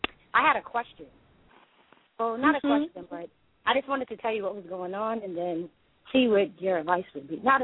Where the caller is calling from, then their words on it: Boston, Massachusetts, United States; I'm calling from Boston.